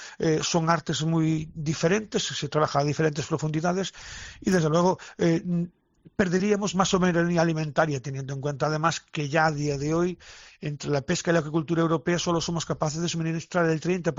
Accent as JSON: {"language": "Spanish", "region": "Galicia", "country": "Spain", "said": "Tenemos un caso muy muy significativo en mi tierra, Galicia"}